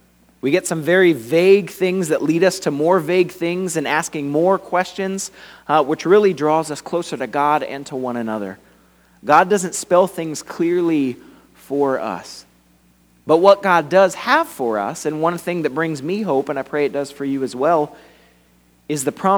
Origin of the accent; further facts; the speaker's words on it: Lakeland, Florida, United States; Lakeland is my hometown. So coming here, Lake Gibson is not only a special community, but I know this town really well. This is the town that raised me